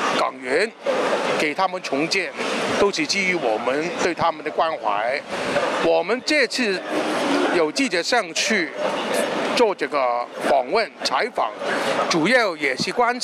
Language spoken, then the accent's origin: Chinese; Hong Kong